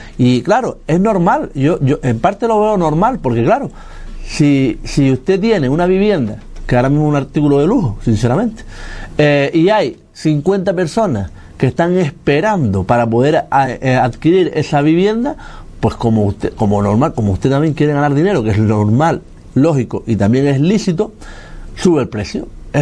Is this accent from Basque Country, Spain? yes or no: no; Canary Islands, Spain; now in Fuerteventura, Spain; Igual que yo soy canario y llevo muchísimos años aquí y me considero majorero.